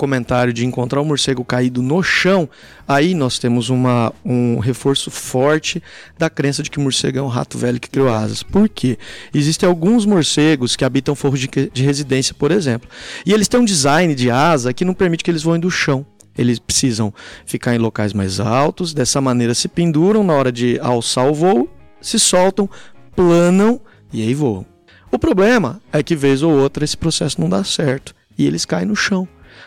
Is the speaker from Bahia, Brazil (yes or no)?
no; Maringá, Paraná, Brazil; sou de Maringá, me formei em Ciências Biológicas aqui na UEM.